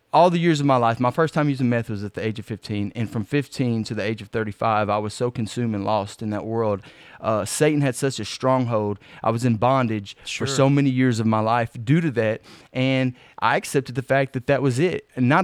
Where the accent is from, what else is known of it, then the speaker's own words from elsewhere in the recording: Houston, Texas, United States; also born or lived in Groesbeck, United States; Well, like I said, I was born and raised in Houston. When I got adopted, I moved to Waco, Texas, which is...